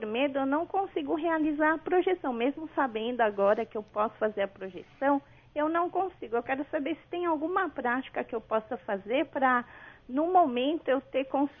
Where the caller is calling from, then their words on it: São Paulo, Brazil; Cambuci, São Paulo.